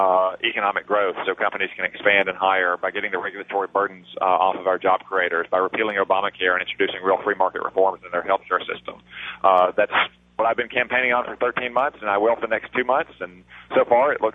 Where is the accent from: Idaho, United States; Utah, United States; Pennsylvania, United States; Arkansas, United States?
Arkansas, United States; When the redistricting lines were drawn in Arkansas and my hometown was moved into the new district